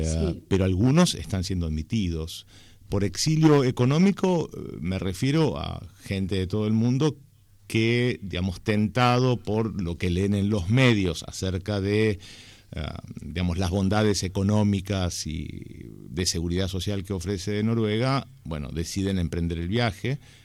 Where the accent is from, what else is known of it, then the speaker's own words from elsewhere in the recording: Buenos Aires, Argentina; now in Norway; si mi acento no engaña, no soy español y algunos se habrán dado cuenta del barrio, vengo de Buenos Aires.